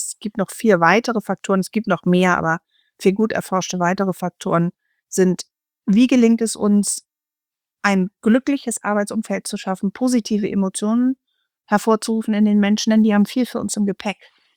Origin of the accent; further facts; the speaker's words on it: Northern Germany, Germany; ich komme jetzt aus Norddeutschland